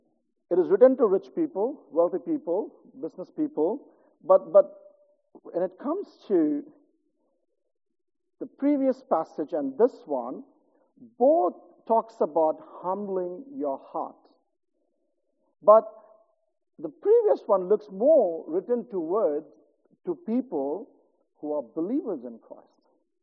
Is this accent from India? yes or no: yes; India; English is a second language; moved away as an adult; growing up in India, you know, I didn't study here. I come here, I did my graduate diploma. But schooling-wise, when I was growing up in India